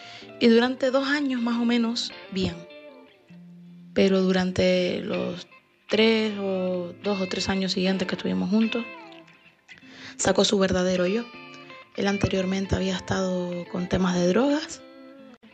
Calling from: Las Palmas, Canary Islands, Spain; soy de Las Palmas … ahora tengo 38 años

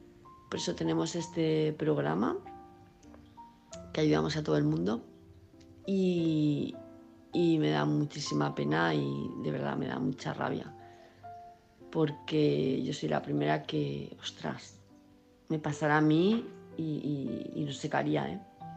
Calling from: Palma de Mallorca, Balearic Islands, Spain; de Palma de Mallorca

